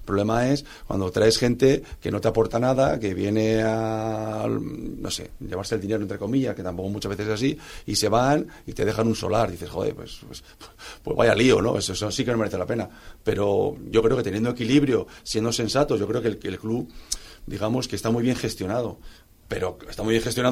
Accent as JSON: {"language": "Spanish", "town": "Calpe", "region": "Valencian Community", "country": "Spain", "said": "yo vengo de Calpe, el baloncesto en Calpe"}